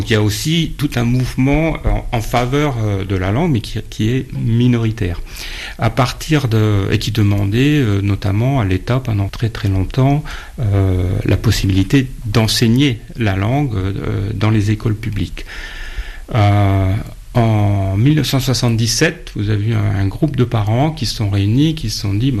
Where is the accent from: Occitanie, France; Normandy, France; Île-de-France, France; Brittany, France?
Brittany, France; Le français est ma langue maternelle, bien que mes parents parlaient breton, j'ai été élevé en français.